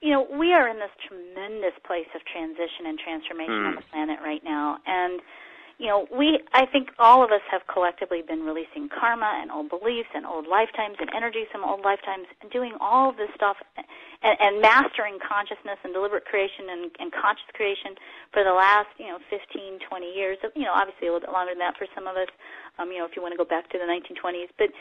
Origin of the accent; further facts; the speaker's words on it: Texas, United States; I'm a mom and I'm a Texan.